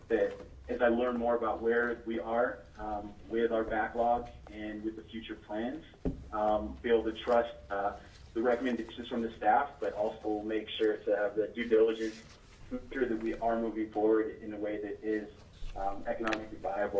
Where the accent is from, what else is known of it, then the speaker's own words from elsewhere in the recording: Portland, Oregon, United States; I'm from Portland, and I appreciate the opportunity for this.